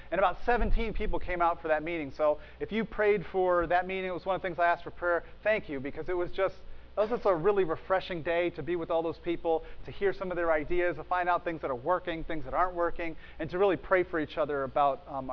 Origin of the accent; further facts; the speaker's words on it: Wallingford, Connecticut, United States; now in Massachusetts, United States; I got to go to church in my hometown one Sunday, Wallingford, Connecticut. And about the time I moved here to Massachusetts